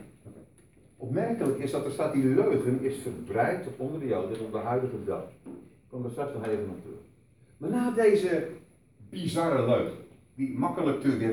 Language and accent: Dutch; Zeeland, Netherlands; ik kom uit Zeeland